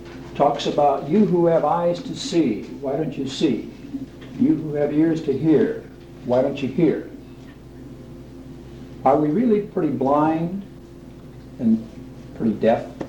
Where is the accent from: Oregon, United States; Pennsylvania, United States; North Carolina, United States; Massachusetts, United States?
Oregon, United States; Portland; I'm from Portland, Oregon.